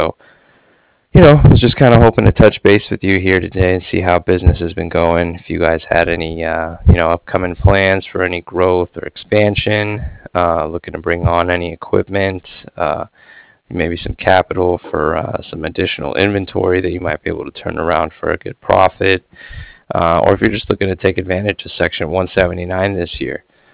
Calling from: Cardiff, Wales, United Kingdom

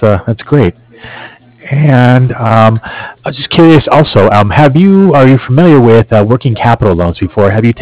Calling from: Cardiff, Wales, United Kingdom; I'm calling from Cardiff, and I was just following up.

